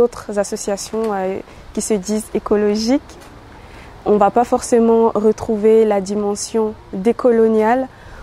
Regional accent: Angola; now in Grenoble, France; Je vis à Grenoble et je suis étudiante en droit. Je suis congolaise, angolaise aussi.

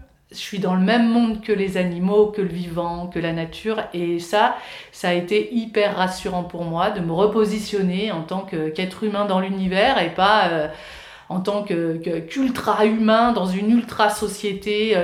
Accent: Lyon, Auvergne-Rhône-Alpes, France; moved away as an adult; Donc en fait, moi je suis lyonnaise de naissance. J'ai vécu à Lyon du coup jusqu'à mes 38 ans.

